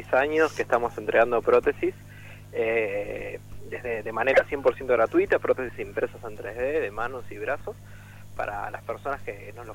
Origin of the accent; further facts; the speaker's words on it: Buenos Aires, Argentina; Nosotros somos de Buenos Aires